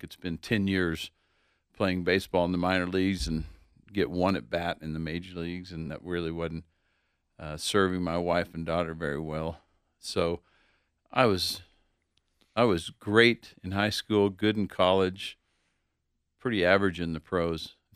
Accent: Oklahoma City, Oklahoma, United States; and I grew up in Oklahoma City, and every summer we moved to Cleveland.

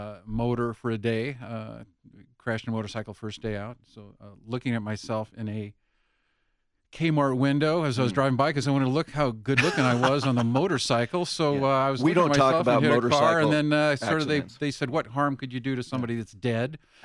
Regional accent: Los Angeles, California, United States; From L.A., Orange County area. Went to Fresno State on a full football scholarship years ago.

